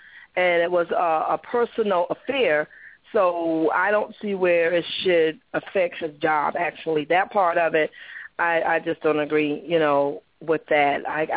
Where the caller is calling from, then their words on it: Jacksonville, Florida, United States; from Jacksonville.